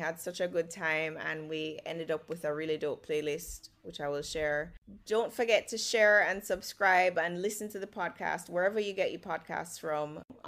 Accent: Jamaica; as I think is quite apt since we are all Jamaican women.

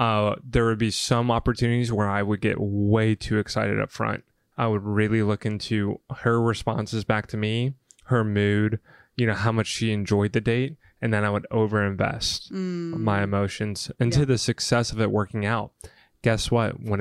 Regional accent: the South, United States; because I came from the South, and it was like all physical boundary

